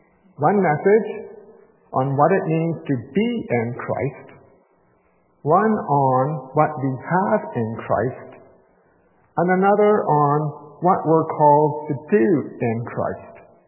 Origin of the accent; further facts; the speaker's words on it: Victoria, British Columbia, Canada; So I was born and raised in Victoria, British Columbia. My older sister Darla and I, we grew up as trailer park kids. Until I was 7 years old, we lived in a trailer park